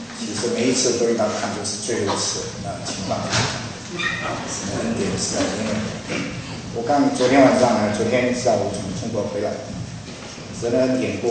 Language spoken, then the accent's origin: Chinese; Indonesia; also born or lived in China; now in United States; 我呢虽然出生在中国，长大在印尼，在美国呢有一段很长的时间，差不多是35年的时间。